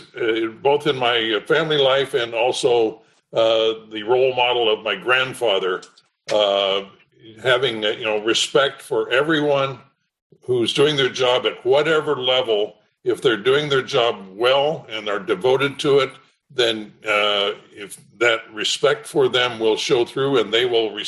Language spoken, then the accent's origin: English; Portland, Oregon, United States; also born or lived in Bandon; Yes, I was privileged to grow up in Portland, Oregon. Also spent a lot of my childhood down at the Oregon coast town of Bandon, Oregon